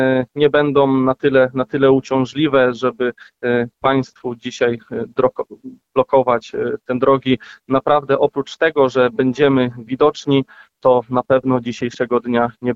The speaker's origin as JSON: {"language": "Polish", "region": "Warmian-Masurian Voivodeship", "country": "Poland", "said": "ja jestem tutaj z północy kraju, spod Elbląga"}